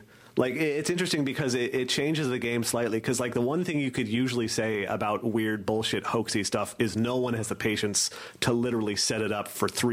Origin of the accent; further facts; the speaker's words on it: West Coast, United States; So yeah, and I grew up on the West Coast where bowling is normal, correct bowling, and no one had ever heard of candlepin.